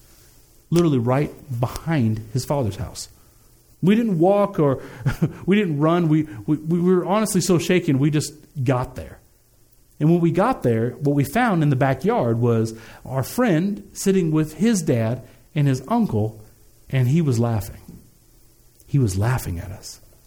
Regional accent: Lansing, Kansas, United States; I grew up outside of Kansas City, a place called Lansing, Kansas, and there's some rural areas back there

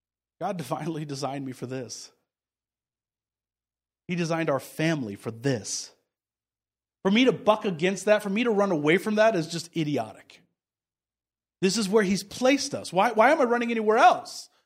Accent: Kansas City, United States; And then I'm from Kansas City, the best side of the state.

